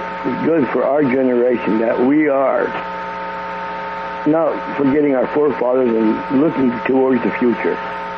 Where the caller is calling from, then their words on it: Quebec, Canada; again from Quebec.